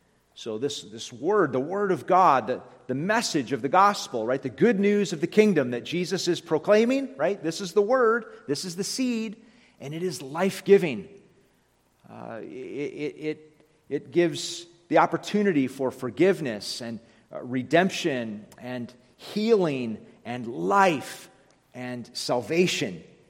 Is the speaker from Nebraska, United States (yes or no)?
no; Oxford, Michigan, United States; And I've made reference to my hometown, Oxford, Michigan, the gravel capital, the one-time gravel capital of the world.